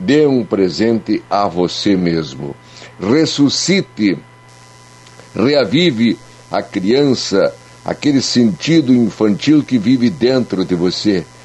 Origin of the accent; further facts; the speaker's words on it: Lagoa Vermelha, Rio Grande do Sul, Brazil; Eu só falo bem da minha terra.